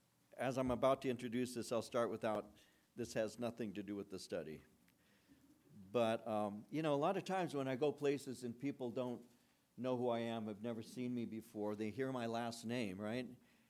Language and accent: English; Santa Fe Springs, California, United States; communion at St. Pius X Church in Santa Fe Springs. I received my confirmation, the same church. You know, I was raised in the Catholic faith.